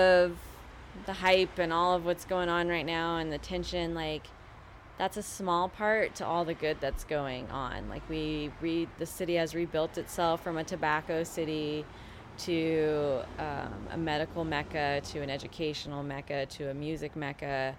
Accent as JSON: {"language": "English", "region": "Wyoming", "country": "United States", "lives_now": "Durham, United States", "said": "I'm from Wyoming. I was the ethnicity in my city growing up, so that was very jarring"}